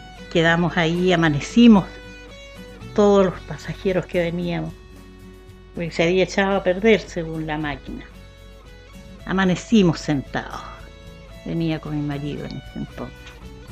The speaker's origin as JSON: {"language": "Spanish", "town": "Rapaco", "region": "Los Ríos", "country": "Chile", "tie": "born or raised there", "also_born_or_lived": "La Unión", "said": "edad 82 años, dueña de casa. Nací en La Unión, pero vivíamos en el campo en Rapaco."}